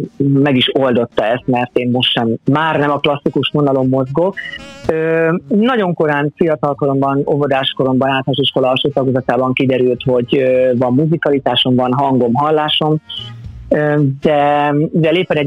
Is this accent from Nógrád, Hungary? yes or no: no; Debrecen, Hajdú-Bihar, Hungary; mert ez Debrecenben, én debreceni vagyok